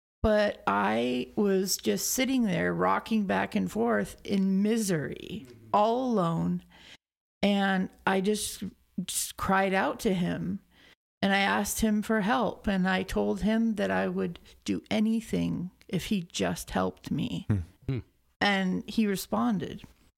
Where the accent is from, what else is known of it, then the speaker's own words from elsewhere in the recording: Everett, Washington, United States; So I was born in Everett and then pretty much lived on the east side most of my life.